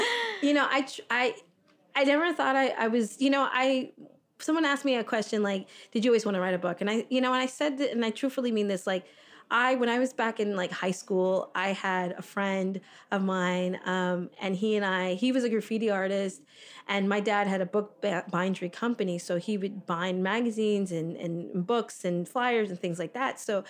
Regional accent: Florida, United States; also born or lived in Toronto, Canada; growing up, you know, I grew up in South Florida, but people would say, well, where are you from? And I'd say Canada.

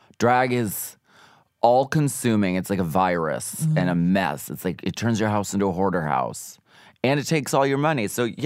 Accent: Erie, Pennsylvania, United States; Erie, Pennsylvania.

